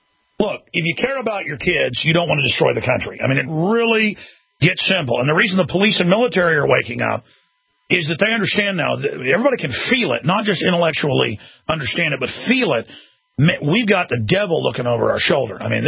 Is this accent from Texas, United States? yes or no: yes; Dallas, Texas, United States; This has happened before. I grew up in Dallas.